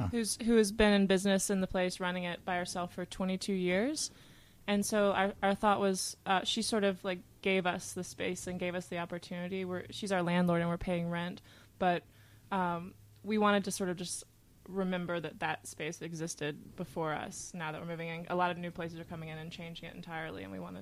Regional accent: Queens, New York, United States; I'm from Queens, New

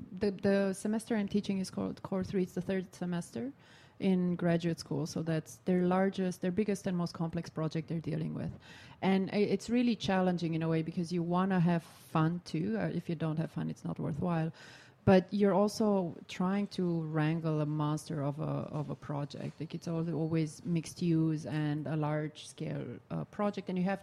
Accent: Romania; had a Skype call with someone back in Romania for a project I'm doing in my hometown.

